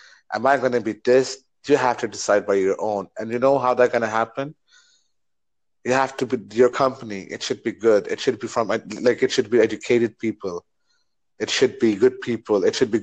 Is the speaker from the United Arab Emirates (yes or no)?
yes; Dubai, United Arab Emirates; English is a second language; I was a captain, by the way, for my country in Dubai. I'm from Dubai, by the way.